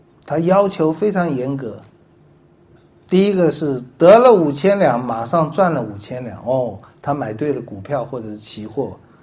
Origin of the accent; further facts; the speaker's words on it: China; 这个比方我们中国人最容易懂